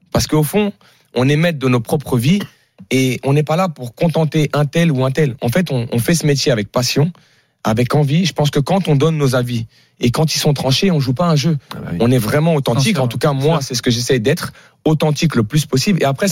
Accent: Paris, Île-de-France, France; born there; Moi, aujourd'hui, je préfère, je suis né à Paris.

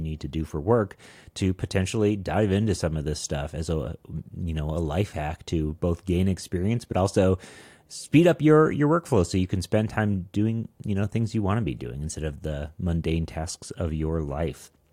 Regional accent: Denver, Colorado, United States; I'm a developer from Denver.

